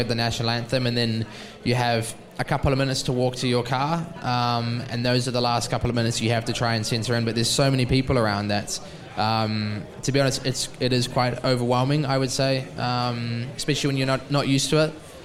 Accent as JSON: {"language": "English", "country": "New Zealand", "said": "I'm from New Zealand"}